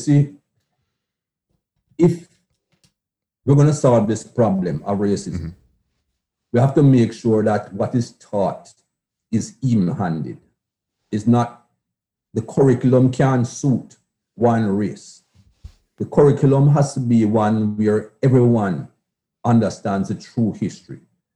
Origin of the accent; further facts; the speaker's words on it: Jamaica; Growing up in Jamaica, and by the time I got to a sensible age in Jamaica